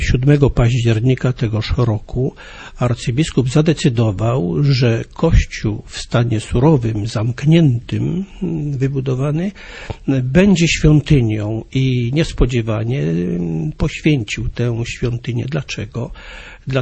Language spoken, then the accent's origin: Polish; Szczakowa, Silesian Voivodeship, Poland; jak pan profesor powiedział. Pochodzę z parafii Szczakowa, obecnie w diecezji sosnowieckiej.